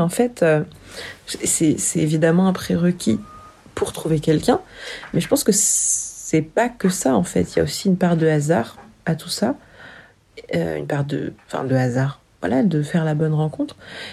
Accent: Paris, Île-de-France, France; je viens de Paris. J'ai 25 ans et je suis célibataire depuis plus d'un an maintenant.

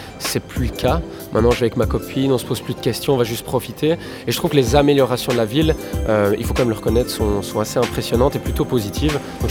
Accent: Charleroi, Wallonia, Belgium; Alors j'ai fait des secondaires totalement classiques à Marcinelle, puisque je suis Carolo de cœur.

